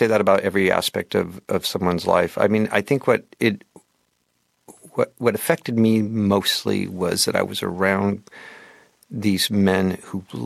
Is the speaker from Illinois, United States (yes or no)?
no; Portland, Oregon, United States; I was from Portland, Oregon. And Portland, Oregon, you know, was sort of a required stop in a dying art form at that time.